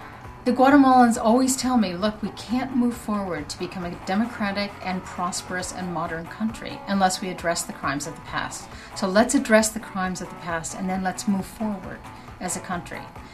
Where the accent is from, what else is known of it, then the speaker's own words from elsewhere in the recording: Pennsylvania, United States; in the United States, coal mining country.